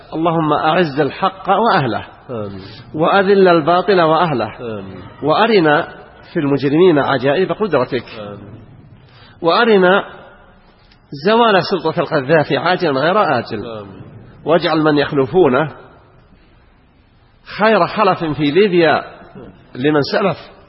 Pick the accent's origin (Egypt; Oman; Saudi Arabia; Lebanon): Saudi Arabia; بلادنا المملكة العربية السعودية